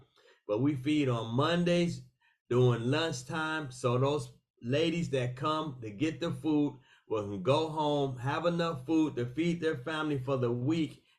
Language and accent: English; Detroit, Michigan, United States; I'm from Detroit, Michigan.